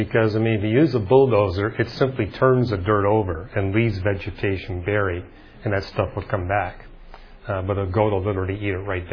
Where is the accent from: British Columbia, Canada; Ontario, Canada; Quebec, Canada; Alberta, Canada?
British Columbia, Canada; You know, where I grew up in British Columbia, the weed that was impossible to kill was blackberries.